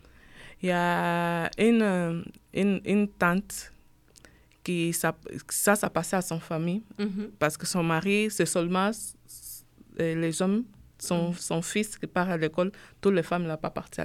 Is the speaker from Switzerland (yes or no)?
no; Angola; Et chez nous, en Angola, ça passe pas très beaucoup.